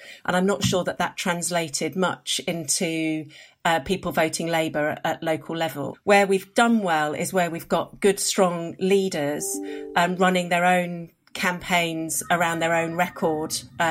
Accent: London, United Kingdom; I'm a Londoner based in London.

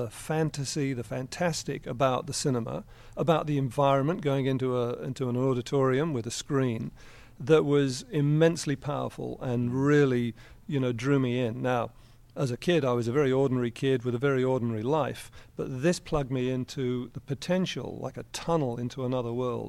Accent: France; also born or lived in England; I'm not English. My parents are French. So I grew up partially in France, partially in England.

